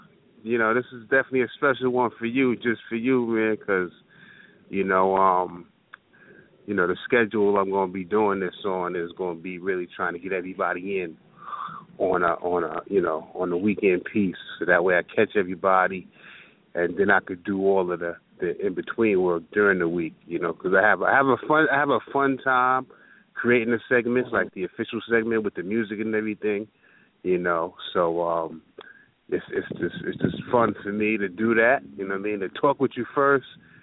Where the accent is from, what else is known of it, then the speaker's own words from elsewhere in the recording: White Plains, New York, United States; what we experienced as artists growing up in Westchester, White Plains